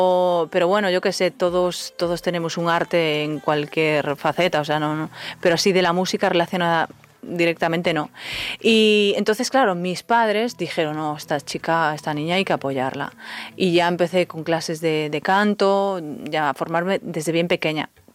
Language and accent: Spanish; Figueiro, Galicia, Spain; Mi pueblo se llama Figueiro. pues ahí entre Galicia, Portugal, fluyendo.